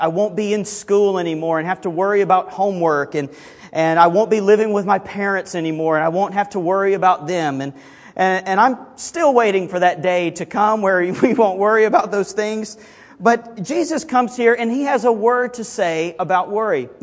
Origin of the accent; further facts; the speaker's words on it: Alabama, United States; Now, growing up in Alabama, I'm not sure if beating kids was legal or not, but we certainly did it there.